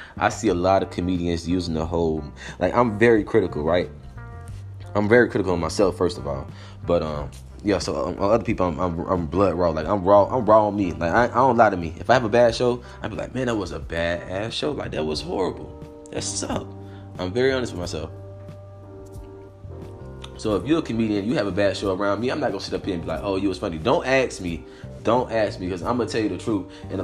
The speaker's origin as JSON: {"language": "English", "region": "Florida", "country": "United States", "said": "And I mean, I'm from South Florida. I'm from the South Florida circuit for a lot of the Miami area."}